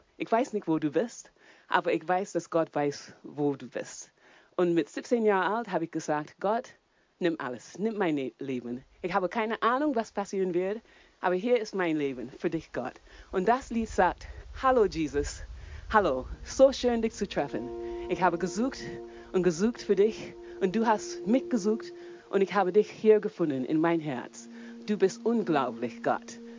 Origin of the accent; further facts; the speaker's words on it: Barbados; now in Germany; ich bin jetzt hier in Bobbengrün. Ich bin auf Barbados aufgewachsen. Das ist eine kleine Insel in der Karibik. Und diese Insel wohnen weniger als die Hälfte von den Leuten von Nürnberg. So sehr klein.